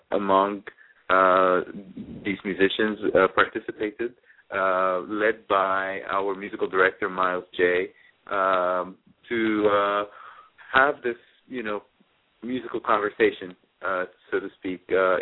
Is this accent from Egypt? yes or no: yes; Egypt; now in United States; I grew up in Egypt